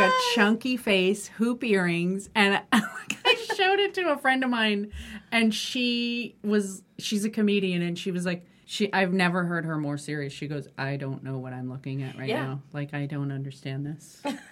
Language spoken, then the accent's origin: English; California, United States; So it's like I grew up in California.